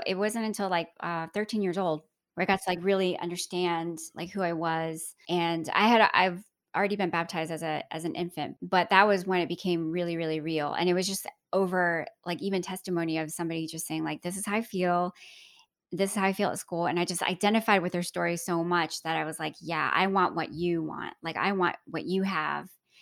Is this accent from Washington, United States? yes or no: no; Atlanta, Georgia, United States; the Southeast area, which is where I grew up. I grew up in Atlanta.